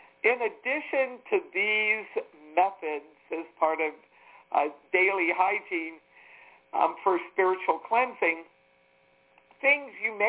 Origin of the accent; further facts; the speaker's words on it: Washington, District of Columbia, United States; I grew up in the Washington, D.C. area. It's still part of my home space, even though I don't get there.